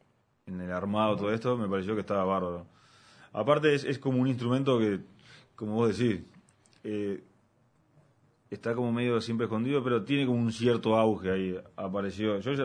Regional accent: Montevideo, Uruguay; En ese momento vivía en La Unión, pero nací en La Unión también, increíblemente, pero muy de chico, y siempre viví ahí por la zona de Pocitos, de Rivera y Soca, por ahí.

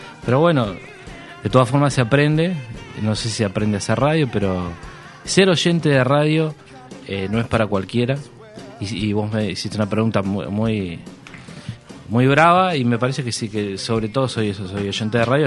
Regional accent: Uruguay; yo creo que soy un uruguayo

